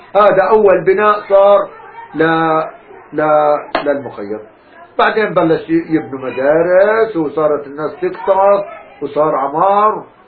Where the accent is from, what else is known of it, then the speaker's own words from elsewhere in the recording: Palestine; moved away as an adult; بعد ما طلعنا من فلسطين بسنة